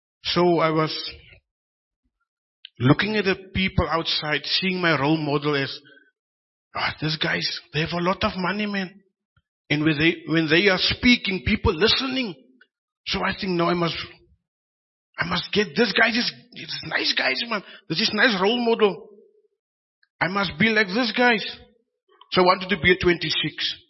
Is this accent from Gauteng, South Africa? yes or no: no; Cape Town, Western Cape, South Africa; I'm from Cape Town, stayed in Delft, grew up in Elsies River, Cape Flats. So it's like, it's a nice place to stay in, to grow up in.